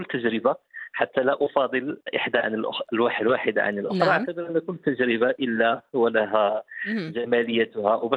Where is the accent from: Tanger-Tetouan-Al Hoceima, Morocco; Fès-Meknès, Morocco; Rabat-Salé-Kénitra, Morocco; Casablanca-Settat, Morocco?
Tanger-Tetouan-Al Hoceima, Morocco; Tetouan; أنا لا أخفيك أنا ابن مدينة تطوان بشريطها الساحلي الجميل